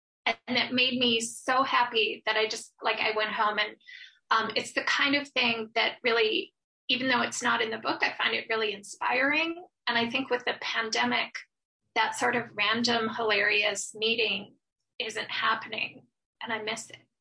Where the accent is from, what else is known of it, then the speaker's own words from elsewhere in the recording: Midland, Michigan, United States; Well, I grew up in Michigan, in Midland, Michigan, and we always vacationed in Northern Michigan.